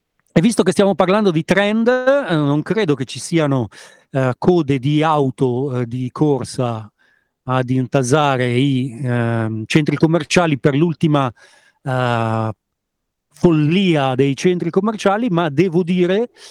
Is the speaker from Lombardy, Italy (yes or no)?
yes; Milan, Lombardy, Italy; per me da milanese è sempre stata un'esperienza